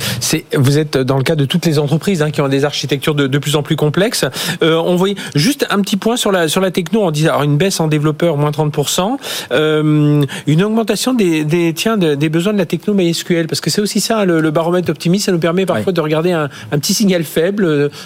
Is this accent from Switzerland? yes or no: no; Paris, Île-de-France, France; En tant que Parisien, on sait tout ce que c'est que le nid de poule sur la route et tout ça.